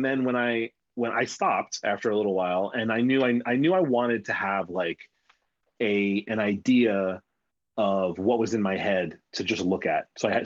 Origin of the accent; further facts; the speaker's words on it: New York, United States; I'm from New York.